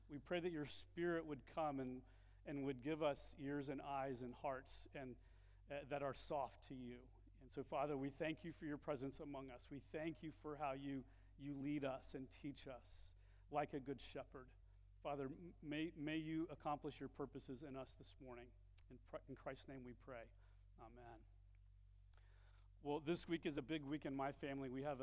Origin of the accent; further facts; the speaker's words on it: Georgetown, Texas, United States; now in San Antonio, United States; I come from Georgetown, Texas, where I spent the last 15 years or so church planting. And about a year ago, we moved to San Antonio.